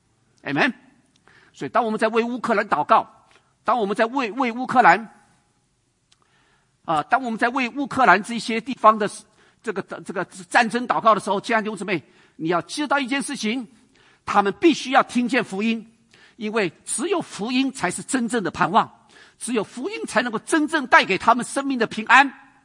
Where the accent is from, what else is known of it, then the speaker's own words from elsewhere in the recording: China; 弟兄姊妹，我们中国人其实啊最会听到，中国基督徒最会听到